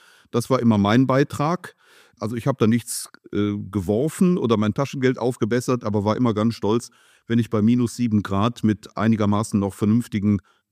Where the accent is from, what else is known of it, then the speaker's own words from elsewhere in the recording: Delbrück, North Rhine-Westphalia, Germany; Ich fand dann den Zug damals bei uns in Delbrück, den fand ich für mich schöner